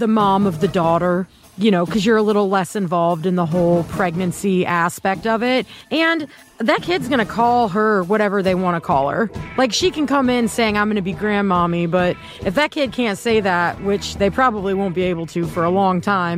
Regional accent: Southeast, United States; I am originally from the Southeast and there's some weird, bizarre things that we call our grandparents.

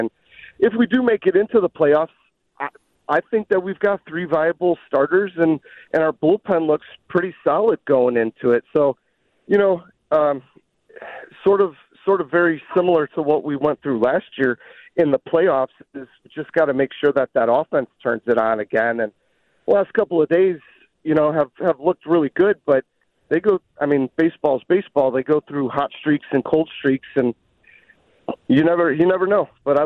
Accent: Illinois, United States; I'm from Illinois, and I want to shout out to my NIU Huskies

